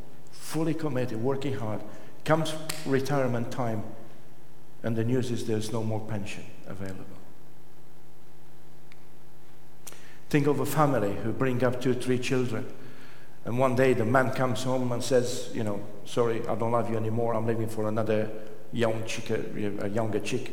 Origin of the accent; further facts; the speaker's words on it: Romania; English is a second language; when I grew up in the Third World country of Romania, I always look up for heroes.